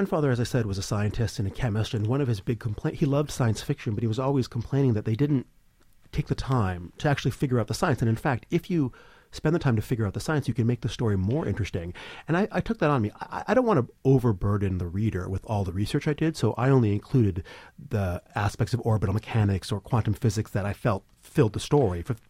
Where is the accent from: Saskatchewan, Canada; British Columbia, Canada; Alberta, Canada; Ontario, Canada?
British Columbia, Canada; Vancouver; My mother was born in Chicago. So, even when I was growing up in Vancouver, I was very aware of sort of what was happening in the U.S.